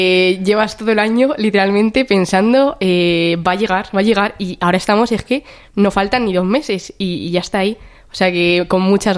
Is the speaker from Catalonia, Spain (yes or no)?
no; San Fernando de Henares, Community of Madrid, Spain; soy de San Fernando de Henares y de la parroquia Santos Juan y Pablo.